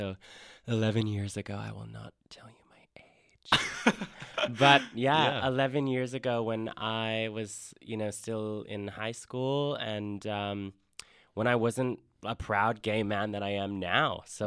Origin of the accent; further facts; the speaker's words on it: Australia; as a young, you know, little boy growing up in Australia.